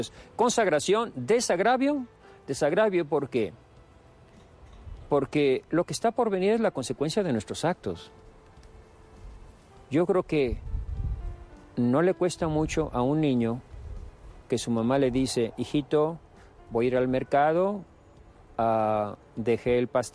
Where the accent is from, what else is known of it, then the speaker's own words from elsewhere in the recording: Mexico; now in Guatemala; En mi país, en México, en la capital, ya se aprobó la ley del aborto